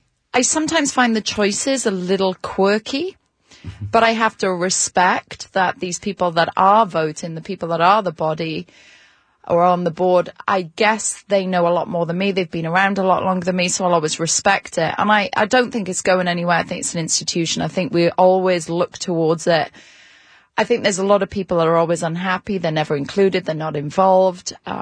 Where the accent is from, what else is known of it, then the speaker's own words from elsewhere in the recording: Wales, United Kingdom; And me being Welsh, you know, I've always been brought